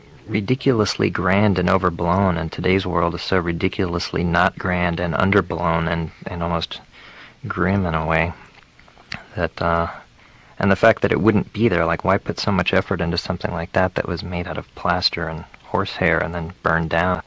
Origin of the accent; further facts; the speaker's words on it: Omaha, Nebraska, United States; also born or lived in Austin, United States; now in Chicago, United States; I grew up in Omaha, Nebraska.